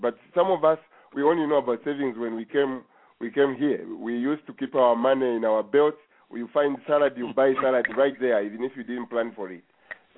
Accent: India; I think as an Indian, you would say the sky is the limit here.

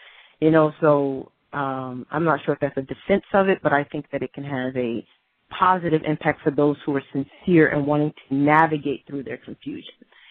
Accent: United States; growing up in America in public school, I was always the only Muslim

